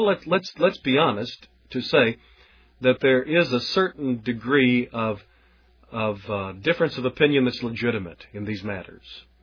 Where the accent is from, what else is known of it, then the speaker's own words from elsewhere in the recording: United States; I am an American. I don't see any need to overthrow the American culture.